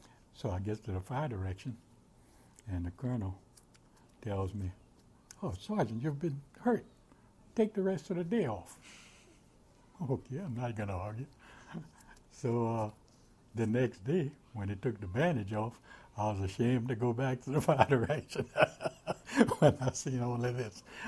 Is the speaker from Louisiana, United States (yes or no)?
yes; Garyville, Louisiana, United States; I'm from Garyville, Louisiana.